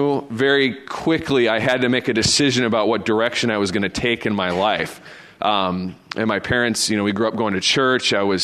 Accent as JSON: {"language": "English", "town": "Madison", "region": "Wisconsin", "country": "United States", "tie": "born or raised there", "said": "I grew up in the Madison, Wisconsin area."}